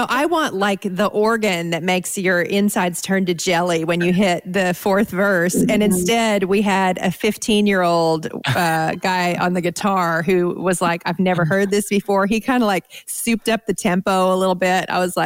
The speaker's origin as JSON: {"language": "English", "country": "Ireland", "said": "We're Irish, so."}